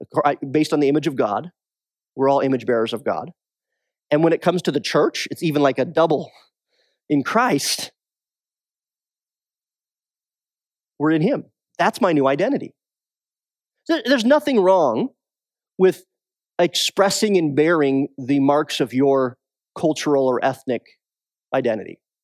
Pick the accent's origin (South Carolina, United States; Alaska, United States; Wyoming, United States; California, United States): Wyoming, United States; I'm from Wyoming